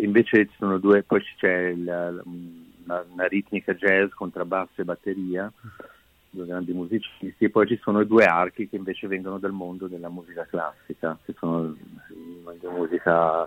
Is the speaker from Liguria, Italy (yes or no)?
yes; Genoa, Liguria, Italy; Io poi siccome sono genovese